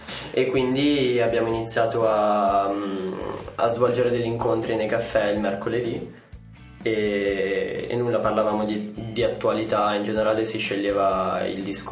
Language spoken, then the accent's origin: Italian; Cernusco sul Naviglio, Lombardy, Italy; Siamo di Cernusco, sulla Viglia, tra l'altro in provincia di Milano.